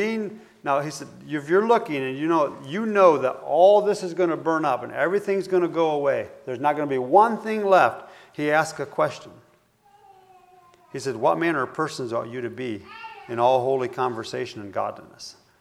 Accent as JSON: {"language": "English", "country": "United States", "lives_now": "Brazil", "said": "I'm living in it, but I'm American."}